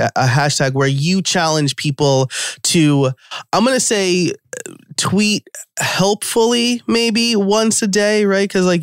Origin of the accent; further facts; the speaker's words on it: New York, United States; I'm from New York.